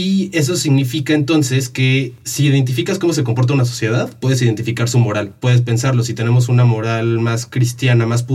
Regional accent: Mexico; entiendes lo que nosotros como mexicanos entendemos por ser bueno y por ser malo

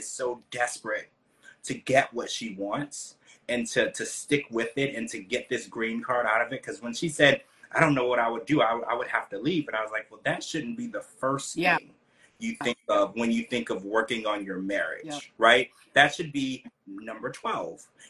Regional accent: Louisiana, United States; I was raised down in Louisiana in the South, right?

